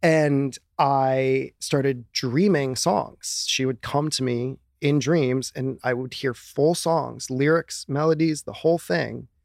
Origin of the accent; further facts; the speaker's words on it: Chicago, Illinois, United States; I had an agent in Chicago just because I grew up doing it in Chicago.